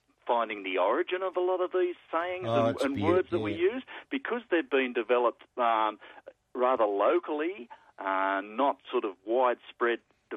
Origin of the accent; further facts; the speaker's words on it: Orange, New South Wales, Australia; I grew up in Orange, so, you know, similar to Wagga.